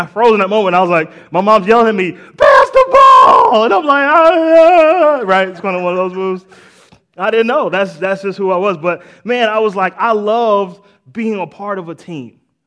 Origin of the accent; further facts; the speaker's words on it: Boston, Massachusetts, United States; I'm from Boston, right? D. Brown played for the Celtics.